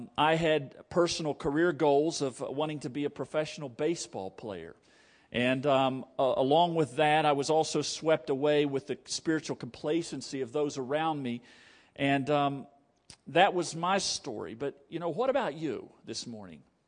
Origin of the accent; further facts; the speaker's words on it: Hansford, West Virginia, United States; I grew up in Hansford, West Virginia, not too far from here, and attended Old Canal Baptist Church in Pratt, West Virginia.